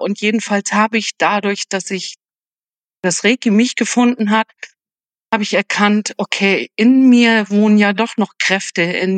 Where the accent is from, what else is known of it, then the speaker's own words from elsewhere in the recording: Northern Germany, Germany; born there; 57 Jahre alt. Ich wohne südlich von Darmstadt. Und wie man vielleicht so ein ganz klein bisschen vom Dialekt hört, bin ich ein gebürtiges Nordlicht.